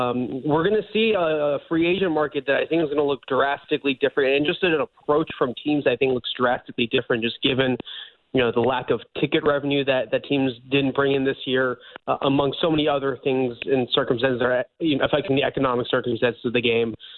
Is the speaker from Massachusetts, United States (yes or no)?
yes; Boston, Massachusetts, United States; now in New York, United States; as someone who lives in New York and I grew up in Boston, so I'm very familiar with incredibly passionate, you know, do or die kind of fan bases.